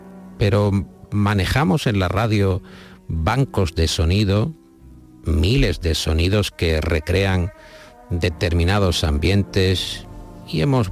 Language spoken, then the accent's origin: Spanish; Andalusia, Spain; siendo andaluces